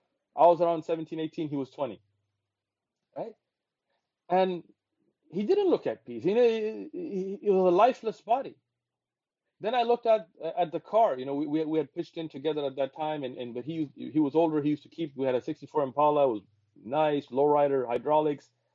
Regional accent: San Diego, California, United States; Even though ethnically, yes, I was from Pashtun, from Pakistan, but I grew up in San Diego, and I had no Muslim friends.

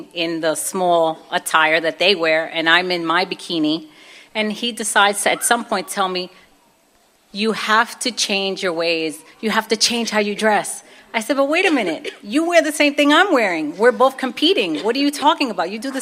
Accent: Brooklyn, New York, United States; accent: Brooklyn; I was like the only Puerto Rican girl in the Italian neighborhood. And I'm from Brooklyn. So if you could tell a little bit by my accent.

